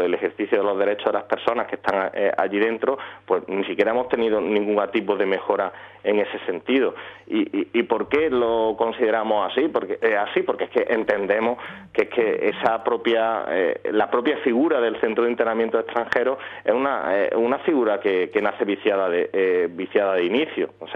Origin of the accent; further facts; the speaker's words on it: Andalusia, Spain; el que tenemos aquí más cercano en mi tierra, en Andalucía